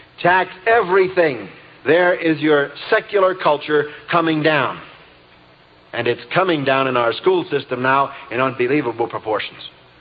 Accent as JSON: {"language": "English", "town": "Brooklyn", "region": "New York", "country": "United States", "tie": "born or raised there", "said": "I'm a product of the ghetto myself. I was born and raised in the Bedford-Stuyvesant ghetto of Brooklyn."}